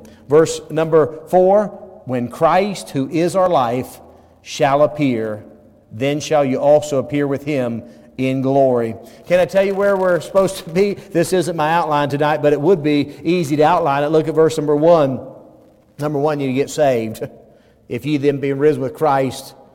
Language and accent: English; United States; Again, I'm telling you, I'm an American. I love it. I love the flag.